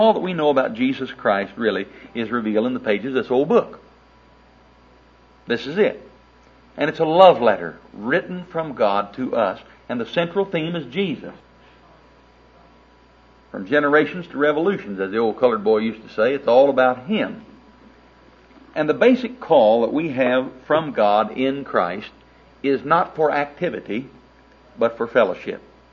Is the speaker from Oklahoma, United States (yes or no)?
yes; Oklahoma City, Oklahoma, United States; I'm not a minister. I'm a layman from Oklahoma City, just an old dumb house builder.